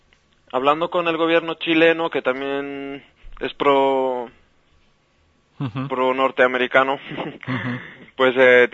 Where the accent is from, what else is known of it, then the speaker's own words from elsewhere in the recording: Bolivia; el agua en mi país, en Bolivia